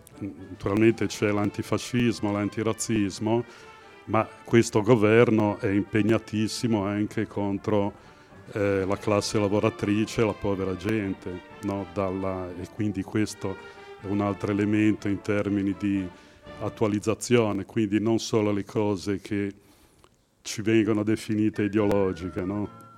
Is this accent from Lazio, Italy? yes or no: no; Liguria, Italy; per chi non mi conosce, in molti ci conosciamo, sono della Val Polcevera, abito a Bolzaneto